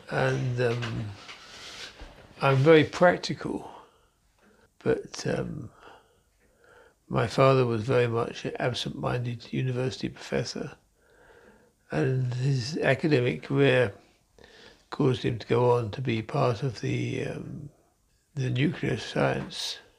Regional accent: Cambridge, East of England, United Kingdom; also born or lived in Forsyth, Scotland; I was brought up in Cambridge, where my father was then, it was after the war, presumably working in as an academic.

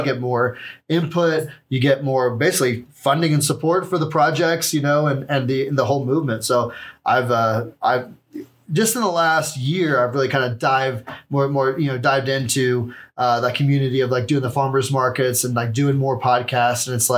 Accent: Texas, United States; now in Colorado, United States; So whenever I landed in Colorado, I moved here to grow cannabis for a living.

